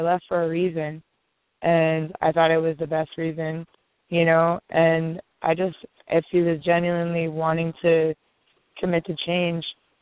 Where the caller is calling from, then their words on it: Omaha, Nebraska, United States; I'm calling from Omaha, Nebraska.